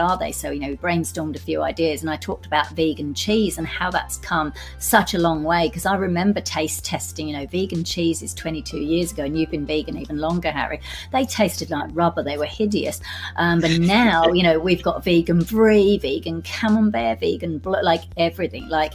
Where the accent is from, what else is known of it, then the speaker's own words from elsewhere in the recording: London, United Kingdom; I come from a working class family in the UK. I was actually born in the East End of London, so I'm technically a Cockney, but I grew up in Southeast London, just outside Southeast London.